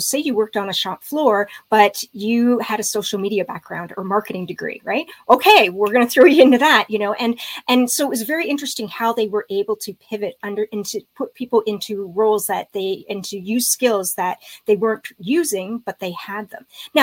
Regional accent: Canada; being Canadian

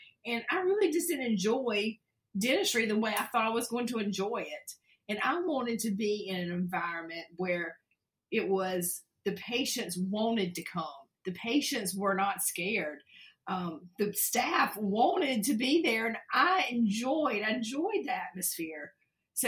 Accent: Lumberton, North Carolina, United States; I came back to my hometown, Lumberton, North Carolina.

